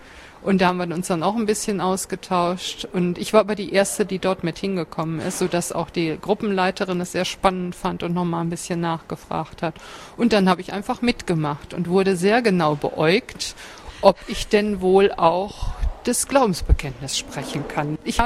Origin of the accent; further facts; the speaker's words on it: West Germany, Germany; ich bin aus Westdeutschland, bei uns hieß das Jungschar.